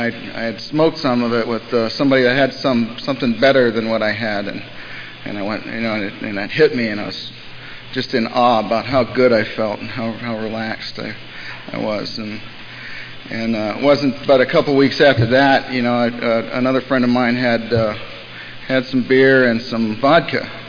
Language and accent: English; Los Angeles, California, United States; And I grew up in Los Angeles, and it was I had fun. It was a good place to grow up.